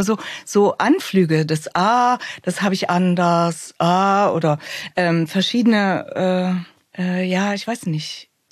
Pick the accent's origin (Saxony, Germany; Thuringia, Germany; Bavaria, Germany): Thuringia, Germany; dass jetzt nicht jeder hört, ich komme aus Thüringen.